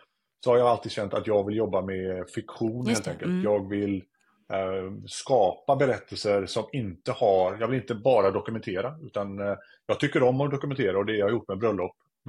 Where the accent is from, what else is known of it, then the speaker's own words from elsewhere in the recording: Sweden; Och det har väl lite med att göra att sociala interaktioner för mig kanske som svensk eller som gör mig väldigt eller mentalt utmattad helt enkelt.